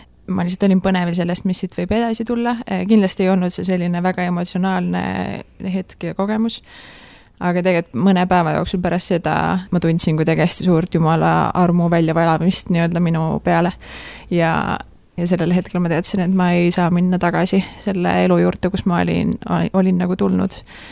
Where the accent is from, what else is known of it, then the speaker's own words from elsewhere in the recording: Rapla, Rapla County, Estonia; Jaa, ma olen pärit Raplast.